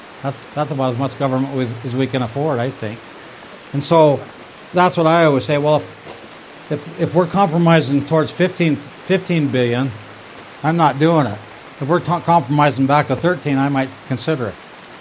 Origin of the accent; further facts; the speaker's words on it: Turner, Montana, United States; I grew up in Turner, Montana, which had we had a Catholic and a Lutheran church there